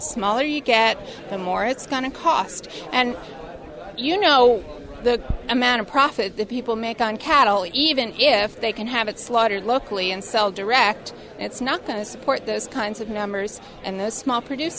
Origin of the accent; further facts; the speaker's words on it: Canton, New York, United States; I'm from Canton, New York.